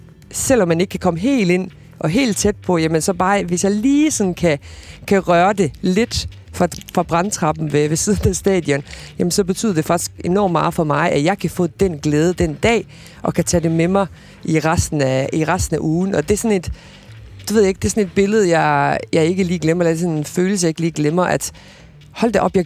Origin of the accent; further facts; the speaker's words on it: Viborg, Central Denmark Region, Denmark; fordi jeg er fra Viborg og vokset op i Viborg.